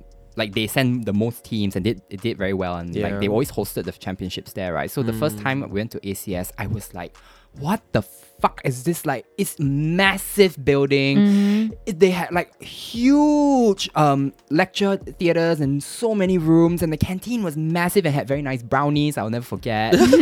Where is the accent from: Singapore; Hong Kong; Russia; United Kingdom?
Singapore; I came from from Montfort Secondary School, right? Which is a very little known boys' school. It's one of like the least known boys' schools in Singapore, but it's one of the oldest. But we are basically a neighborhood school in Hougang.